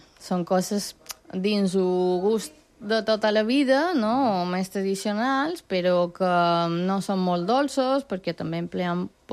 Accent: León, Castile and León, Spain; now in Pollença, Spain; Jo no som pollencina, jo fa 26 anys que visc aquí a Pollença, jo som de León. Però bueno, ja estic adoptada, ja.

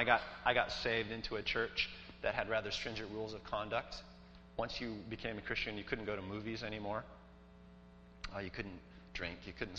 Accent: United States; So I go and I visit Cuba from time to time, and because I'm an American, occasionally Cubans will want to talk policy to me.

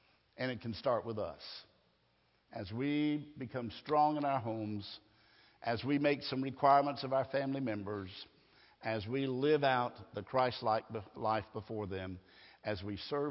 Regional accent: United States; I'm an American, believe me, and I'm proud to be an American, but I'm not proud of what America has become.

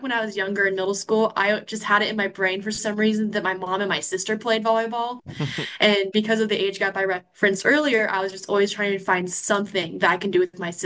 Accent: Meridian, Idaho, United States; I'm from Meridian, Idaho. And so it's about a 21-hour drive from my home to Randall.

